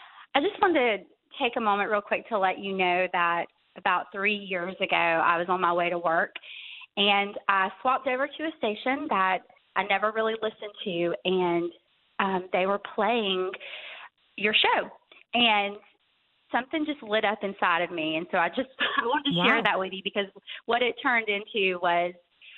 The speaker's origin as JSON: {"language": "English", "region": "Georgia", "country": "United States", "said": "But what I want to tell you is that we were on our way back home to Georgia. I'm from Georgia, and we were on our way back home so that we could have her service."}